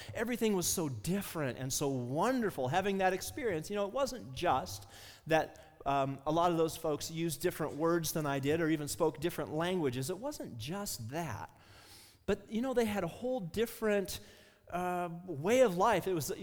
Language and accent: English; Midwest, United States; in a very white Midwestern town that had a population of about 4,000 people. So I grew up white.